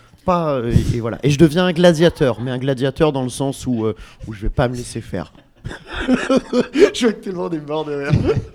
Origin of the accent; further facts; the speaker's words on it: France; on se plaint de beaucoup de choses en tant que Français